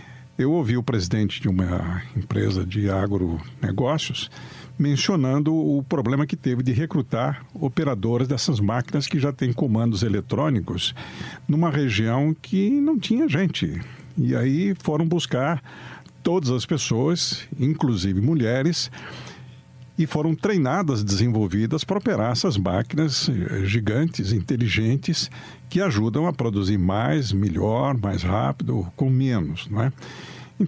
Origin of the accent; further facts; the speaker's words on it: Jaú, São Paulo, Brazil; Eu sou caipira de Jaú.